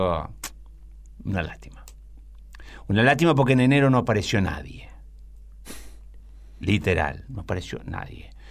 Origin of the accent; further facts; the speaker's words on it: Santa Fe, Argentina; Yo soy un zapesaco. Soy santafesino, peronista, sabalero y cómico.